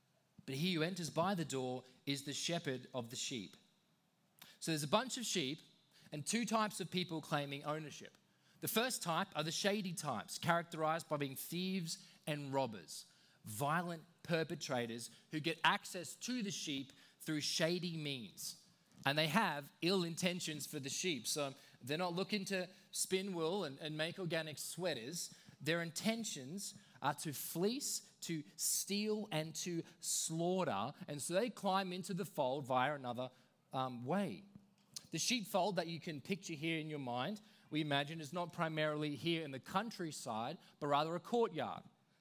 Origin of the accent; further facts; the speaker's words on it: Australia; growing up in Australia, we tend to think thousands of sheep being kind of herded by helicopters